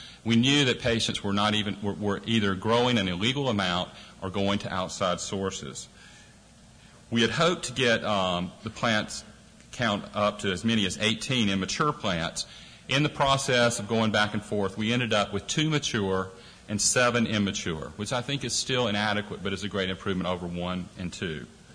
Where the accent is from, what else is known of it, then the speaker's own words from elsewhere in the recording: North Carolina, United States; I am from North Carolina. I still live in the South because I live in Virginia, just outside of the district. But I don't have an accent.